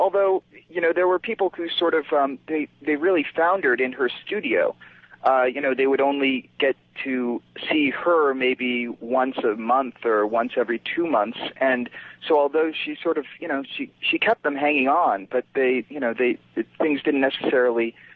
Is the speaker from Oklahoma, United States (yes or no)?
no; New York, United States; I grew up in New York, and in the late 80s and early 90s, I was in high school